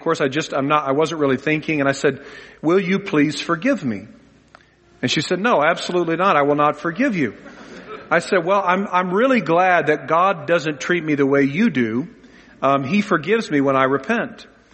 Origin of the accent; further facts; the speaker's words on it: Los Angeles, California, United States; And whenever I tell someone in another country I'm from Los Angeles, they always want to know if I know the Kardashians.